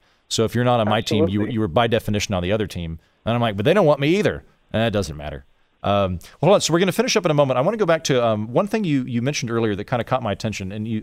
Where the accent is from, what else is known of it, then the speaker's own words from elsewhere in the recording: Oklahoma, United States; A lot of my growing up in Oklahoma, the friends that I have that are from small towns that stayed there